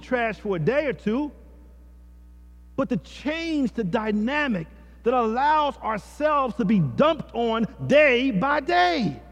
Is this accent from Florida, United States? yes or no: no; Philadelphia, Pennsylvania, United States; I grew up in North, don't tell me about North Philadelphia. I know it.